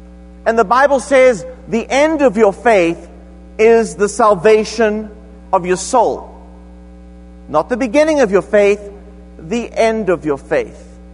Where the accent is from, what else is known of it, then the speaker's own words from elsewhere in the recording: South Africa; I was raised in South Africa, and I was raised in a very well-to-do family